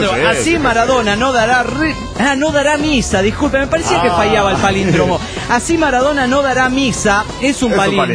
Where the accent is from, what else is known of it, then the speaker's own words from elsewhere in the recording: Guadalajara, Jalisco, Mexico; de Guadalajara, Jalisco, México.